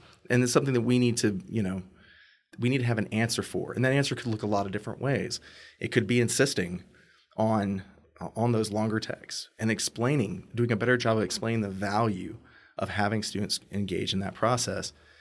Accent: England, United Kingdom; I mean, obviously, I'm an English person too.

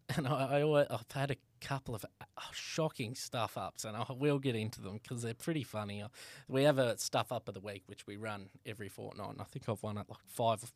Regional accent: Colac, Victoria, Australia; I've growing up in Colac, like, it's just a beautiful town.

